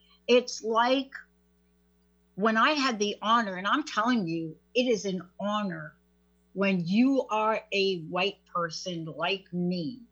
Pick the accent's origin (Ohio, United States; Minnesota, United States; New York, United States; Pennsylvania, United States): New York, United States; Bronx; I'm a girl from the Bronx.